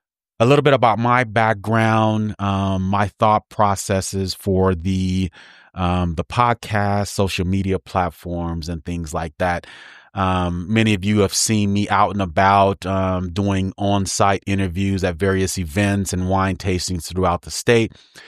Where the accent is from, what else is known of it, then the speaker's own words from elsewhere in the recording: Denver, Colorado, United States; now in San Antonio, United States; But I grew up in Denver, Colorado, the mile high city for the better part of my life. But I've lived in San Antonio, Texas for the last 31 years or so.